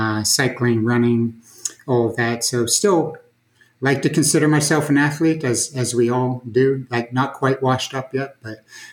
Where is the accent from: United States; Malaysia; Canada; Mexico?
United States; Pittsburgh, Pennsylvania; I grew up in Pittsburgh, Western Pennsylvania, which one would think would be ice hockey, but it was very much a football-oriented Western Pennsylvania, steel mills, blue-collar area.